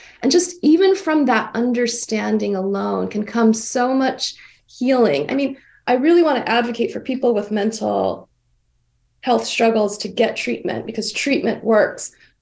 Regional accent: Hawaii, United States; Yeah, I think being born and raised in Hawaii, my connection to the ocean, the Pacific Ocean, is a soul level connection.

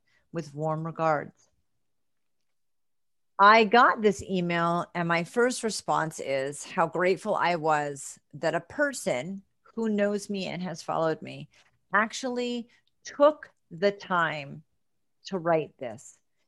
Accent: New England, United States; Not only am I a Christian woman, but I am also from New England.

